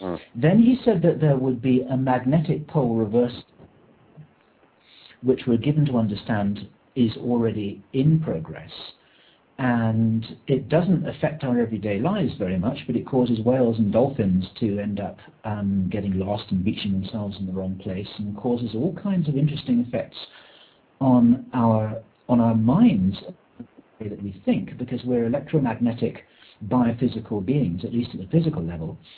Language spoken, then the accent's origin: English; England, United Kingdom